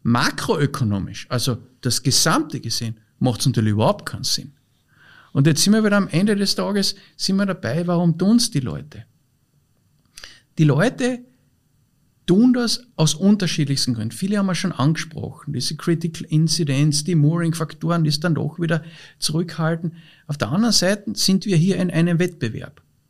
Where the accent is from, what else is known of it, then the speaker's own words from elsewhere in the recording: Austria; bei uns in Österreich, wir sind ein reiches Land, wir leben auf einem extrem hohen Niveau